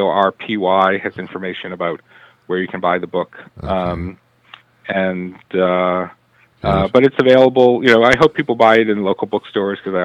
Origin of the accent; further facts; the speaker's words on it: Newton, Massachusetts, United States; also born or lived in Boston; Yeah, born in Boston, lived in Brighton as a baby. Mm-hmm. My family moved to Newton in the early 1970s. I grew up in Newton, went to Newton North.